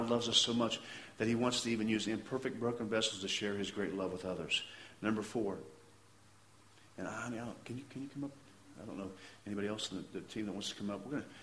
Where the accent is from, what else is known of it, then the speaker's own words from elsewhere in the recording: Kansas, United States; Bob Dole's from my home state, real close to where I grew up. I knew exactly where he grew up. I know his area. I know his town.